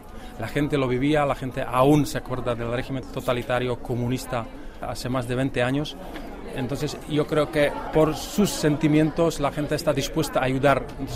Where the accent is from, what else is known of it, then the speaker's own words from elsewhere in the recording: Czechia; Spanish is a second language; occidentales en los tiempos del comunismo de República Checa. Y yo creo que lo siente incluso la gente en mi país